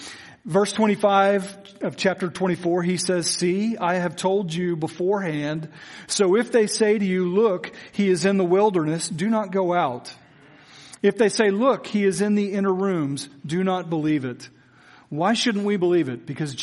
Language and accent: English; Noble, Oklahoma, United States; My hometown, where I grew up in elementary school, Noble, Oklahoma, we used to ride our bikes all over.